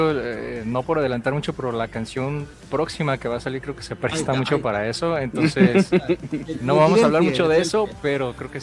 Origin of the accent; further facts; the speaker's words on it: Guadalajara, Jalisco, Mexico; now in Chicago, United States; de la misma ciudad donde somos nosotros, de Guadalajara, en México.